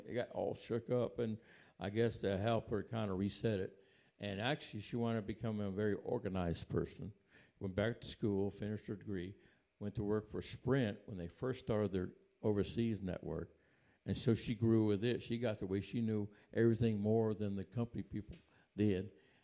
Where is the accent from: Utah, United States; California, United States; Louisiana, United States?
Louisiana, United States; New Orleans; My sister and I grew up in New Orleans.